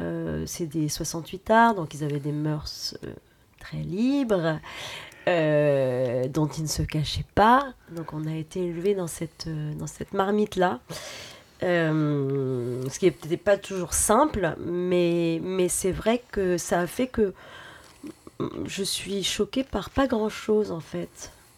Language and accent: French; Lille, Hauts-de-France, France; now in Paris, France; je suis née à Lille, moi je vis à Paris maintenant depuis longtemps